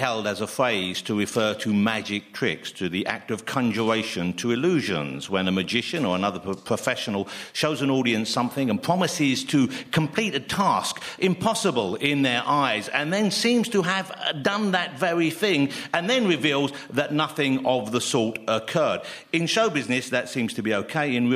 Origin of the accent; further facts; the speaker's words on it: London, United Kingdom; When I was growing up in East London